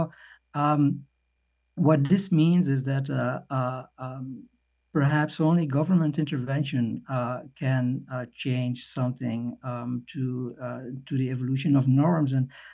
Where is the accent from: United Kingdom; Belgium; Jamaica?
Belgium; moved away as an adult; also born or lived in Europe; now in United States; I was born in Belgium, and spend the first 30 years of my life in Europe, where there is no tipping norm.